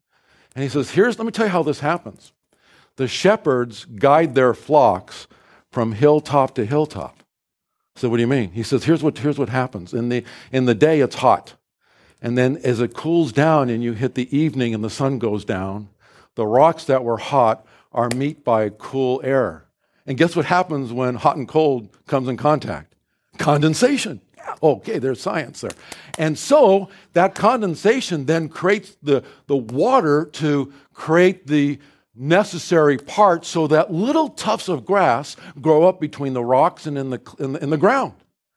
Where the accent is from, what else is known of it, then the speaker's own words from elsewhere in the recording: Pacific Northwest, United States; lots of grass, rolling fields, gorgeous, you know, miles and miles of just amazing, wonderful green. I'm from the Northwest."